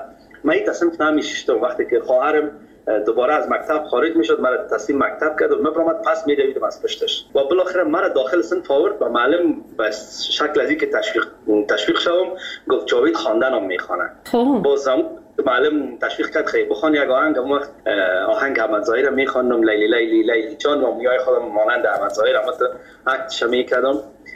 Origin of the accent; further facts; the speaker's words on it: Kabul, Afghanistan